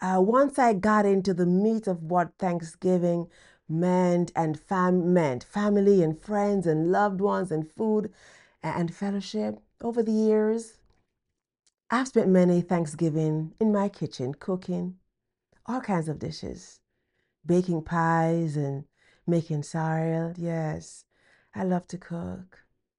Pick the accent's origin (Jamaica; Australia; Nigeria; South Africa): Jamaica; now in United States; like I did in 2000 when I came here from Jamaica.